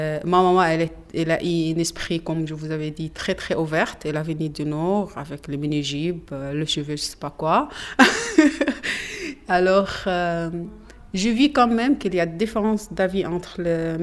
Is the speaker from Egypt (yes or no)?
yes; Esna, Luxor Governorate, Egypt; French is a second language; moved away as an adult; Je viens de Sud d'Égypte, dans une petite ville qui s'appelle Esna, entre Louxor et Assouan.